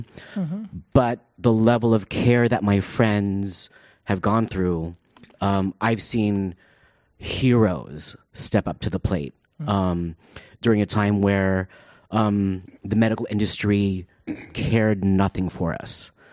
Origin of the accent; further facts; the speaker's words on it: San Francisco, California, United States; I grew up in San Francisco, and I was here during the crisis in the 90s.